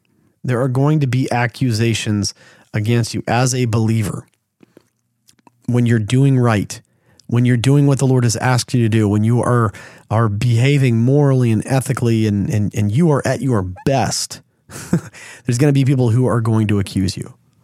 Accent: Texas, United States; now in Missouri, United States; I grew up in Texas. I live in Missouri now.

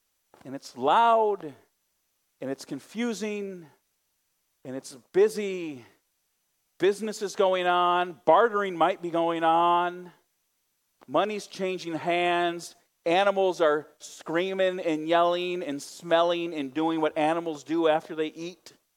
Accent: Chicago, Illinois, United States; I'm from Chicago, like the land of El Capone.

